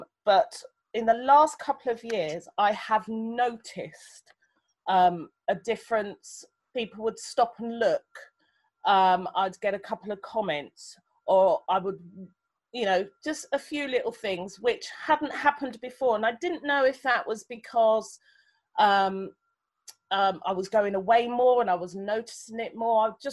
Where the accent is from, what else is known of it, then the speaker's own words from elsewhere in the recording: London, United Kingdom; also born or lived in Germany; I grew up in Southeast London. I was born in Germany. My parents were in the military. I was born out there. Came here when I was three. My father's American. My mother's Nigerian. So I'm black.